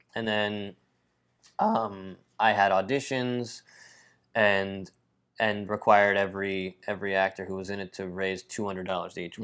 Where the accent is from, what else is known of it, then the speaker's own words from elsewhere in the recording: New York, United States; now in Los Angeles, United States; And I miss New York. I'm a New Yorker, you know. I miss New York so much.